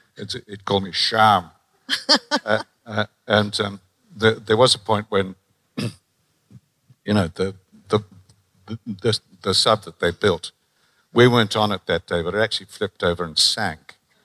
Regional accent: Northern Ireland, United Kingdom; born there; I was born in Northern Ireland, but I never had that Northern Irish accent

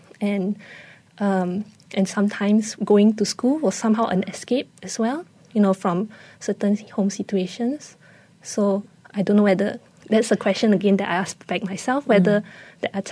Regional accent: Damansara, Kuala Lumpur, Malaysia; I grew up in Damansara area.

